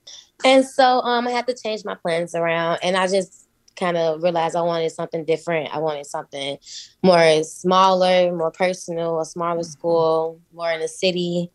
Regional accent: Chicago, Illinois, United States; I'm from Auburn Gresham on the south side of Chicago, where someone is shot every 2 minutes.

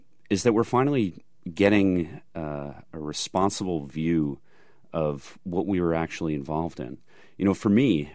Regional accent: New York, United States; And being a New Yorker, you know, being 16 years old and able to see the smoke of the smoldering towers from my hometown

